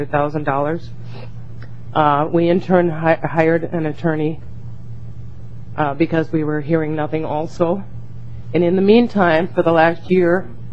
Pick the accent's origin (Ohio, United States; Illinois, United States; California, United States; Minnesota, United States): Minnesota, United States; Jordan; This is my husband, Dwayne, and we're from Jordan, Minnesota.